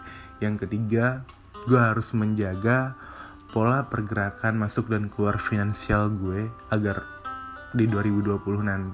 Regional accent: Pekanbaru, Riau, Indonesia; master plan rumah gue di Pekanbaru, kampung halaman gue tuh

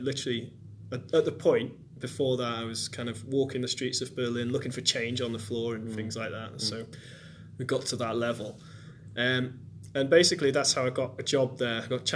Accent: Colwyn Bay, Wales, United Kingdom; So I grew up in Colwyn Bay. Obviously, that's in North Wales.

